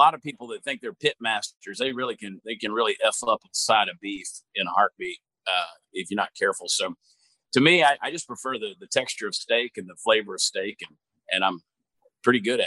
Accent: Georgia, United States; I think, you know, I grew up in Georgia where I never had brisket until I moved to Texas 20 some odd years ago.

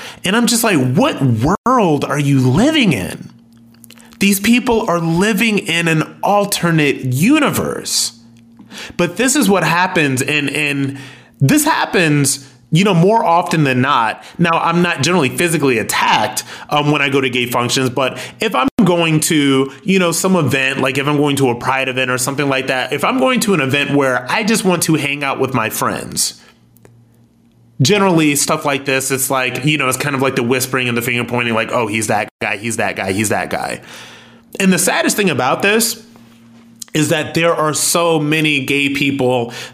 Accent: Akron, Ohio, United States; Like, I'm ex-military and I'm from Akron, Ohio.

